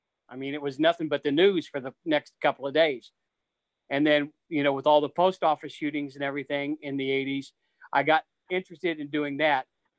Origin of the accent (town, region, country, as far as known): Missouri, United States; born or raised there